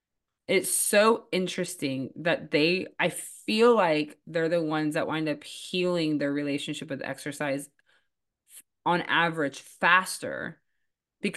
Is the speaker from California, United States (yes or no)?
yes; California, United States; And I grew up in the East Bay of California.